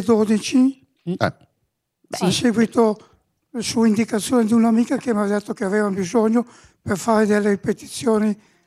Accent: Gorgonzola, Lombardy, Italy; Io sono nato a Gorgonzola nel 46, quindi sempre vissuto a Gorgonzola.

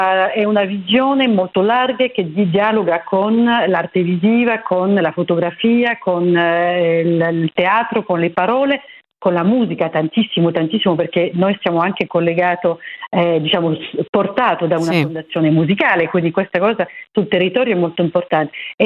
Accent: France; Italian is a second language; io sono francese

